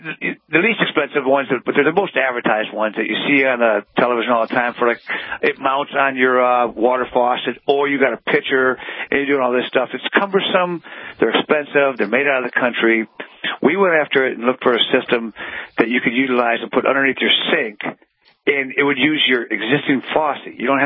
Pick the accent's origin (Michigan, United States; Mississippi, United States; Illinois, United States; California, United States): Michigan, United States; I'm from Michigan, so back 35 years ago, I had an opportunity to go to work at Ford Motor, like many people did, or work at a water purification company.